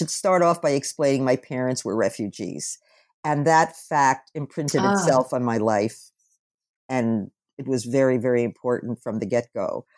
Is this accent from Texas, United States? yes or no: no; New Jersey, United States; born there; I was born in New Jersey.